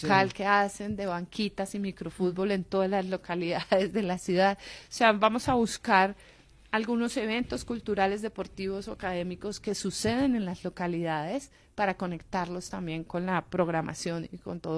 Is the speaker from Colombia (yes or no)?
yes; Colombia; No puede ser que nosotros como colombianos